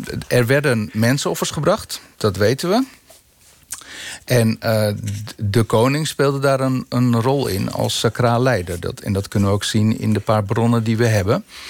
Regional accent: Amsterdam, North Holland, Netherlands; born there; geboren in Amsterdam, Friese roots.

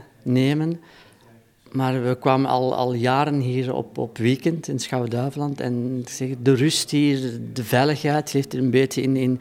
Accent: Flanders, Belgium; now in Netherlands; Wij zijn Vlamingen die geïmporteerd zijn hier in Nederland, in het mooie Zeeland.

